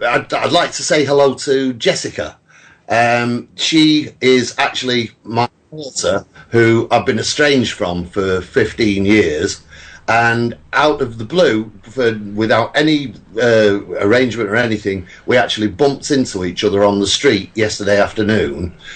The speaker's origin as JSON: {"language": "English", "town": "Manchester", "region": "North West England", "country": "United Kingdom", "accent": "Mancunian", "said": "She's got this wonderful Shropshire accent, which marries up against my Mancunian accent perfectly."}